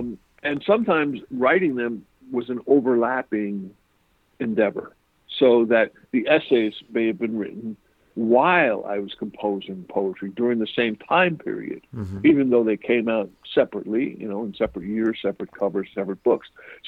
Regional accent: Queens, New York, United States; I grew up in Queens, New York, mm-hmm. and my parents were Irish, and so I grew up in this kind of talk about elsewhere.

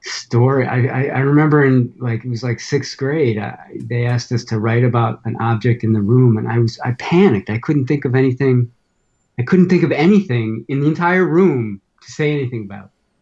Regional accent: Chicago, Illinois, United States; Anyway, myself, I grew up in Chicago.

